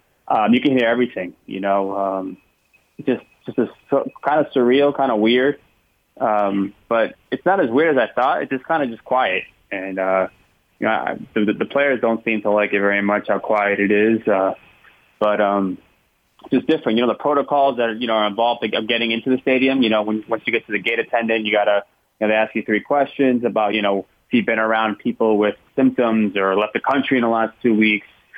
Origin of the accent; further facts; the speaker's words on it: East Coast, United States; I'm from the East Coast, so … was, I guess...